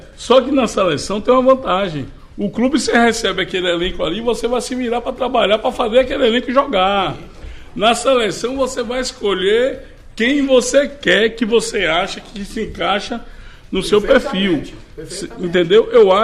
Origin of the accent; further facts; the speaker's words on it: Italy; Portuguese is a second language; eu vou voltar para minha terrinha comer minha pizza italiana.